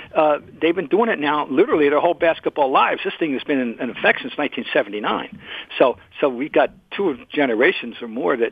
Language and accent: English; Trenton, New Jersey, United States; I was introduced to it in Trenton, New Jersey, my hometown, Trenton Colonials, and I went to lots of their games.